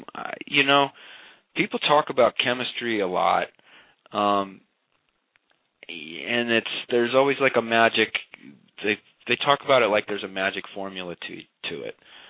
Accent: Iowa, United States; also born or lived in Chicago; now in Los Angeles, United States; You know, I grew up in Iowa. I spent probably three and a half years in Chicago in the early 90s, and I've lived in L.A. for 20 years since then.

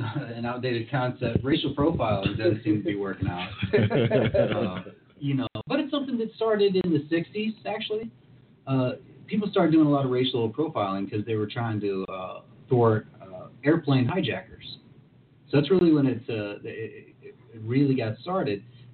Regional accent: Florida, United States; You know, the same thing happened where I grew up in Volusia County.

